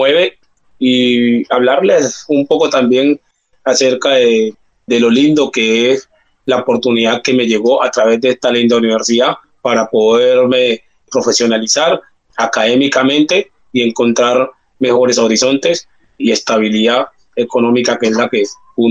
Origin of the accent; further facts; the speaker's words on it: Cuba; soy cubano, pero la raíz viene de África